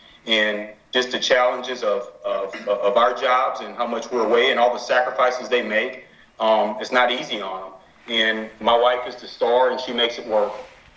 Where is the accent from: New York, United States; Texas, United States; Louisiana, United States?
Louisiana, United States; Lake Charles; And look, both of our families are, we're both from Lake Charles. We met in high school, and they're all displaced right now.